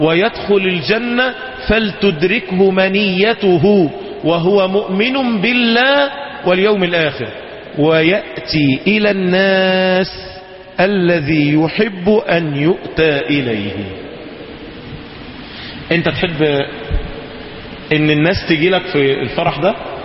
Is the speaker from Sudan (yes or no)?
no; Egypt; أول ما عرف أن أنا مصري